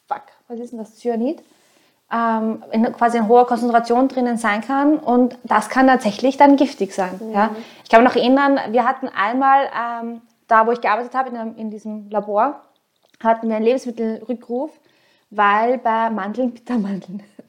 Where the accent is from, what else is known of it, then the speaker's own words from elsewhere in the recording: Vienna, Austria; wo kommst du her? Eigentlich aus Wien.